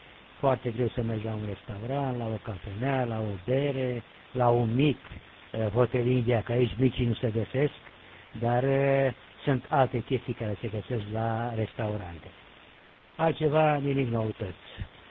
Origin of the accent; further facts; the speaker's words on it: Oltenia, Romania; sunt oltean